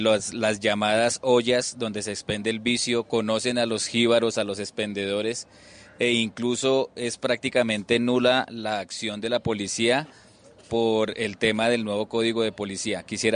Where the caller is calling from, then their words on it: Bogotá, Bogotá Capital District, Colombia; soy un ciudadano de Bogotá y vivo en el sector de Kennedy